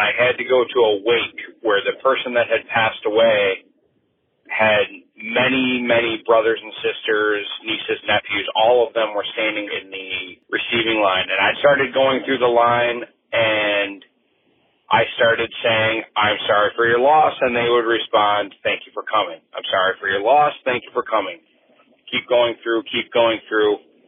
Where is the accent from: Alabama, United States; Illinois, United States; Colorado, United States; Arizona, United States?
Illinois, United States; Chicago; I'm from Chicago.